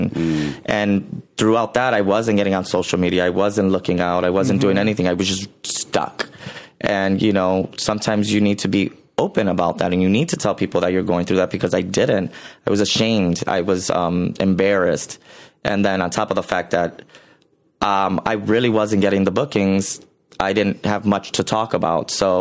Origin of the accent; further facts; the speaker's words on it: Chicago, Illinois, United States; I mean, I'm an original. I'm from Chicago. It had already been 4 years and nobody from Chicago was on.